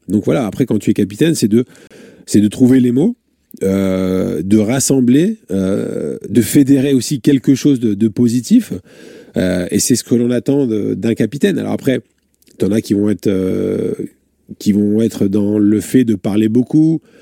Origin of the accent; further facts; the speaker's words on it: Reims, Grand Est, France; born there